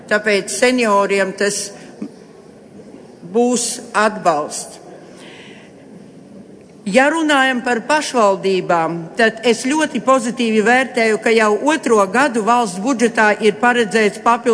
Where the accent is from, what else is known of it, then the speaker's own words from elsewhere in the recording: Latgale, Latvia; Tā kā es nāku no Latgales, ikdienā es saskatu tās problēmas